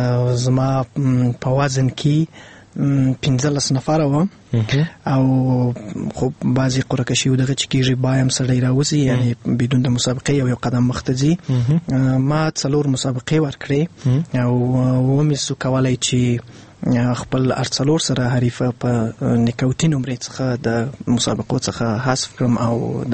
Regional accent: Afghanistan; زه افغان يم او خپل په افغانیت باندې افتخار کوم

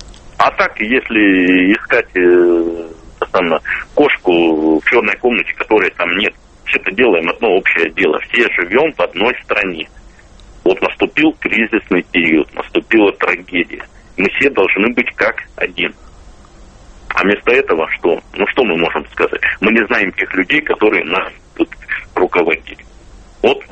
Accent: Krasnodar, Krasnodar Krai, Russia; Ну, я вот вырос в Краснодаре, я родился в Краснодаре.

